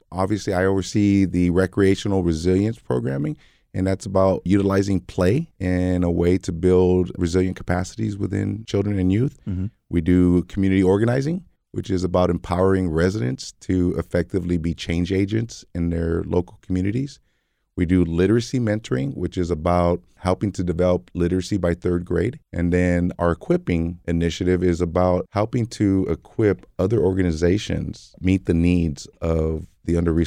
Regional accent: Delano, California, United States; now in Fresno, United States; So I'm a Valley guy, born and raised in the Valley, grew up in Delano, California, graduated in 1985 and relocated to Fresno. And Fresno has been home since then.

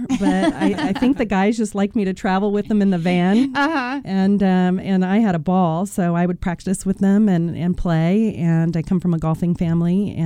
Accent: Atwater, California, United States; Atwater was probably the best place at that time for a kid to grow up because of the military base.

